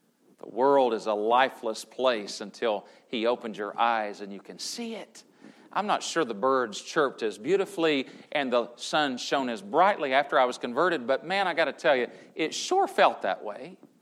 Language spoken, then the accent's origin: English; Tennessee, United States; I'm from Southern Tennessee.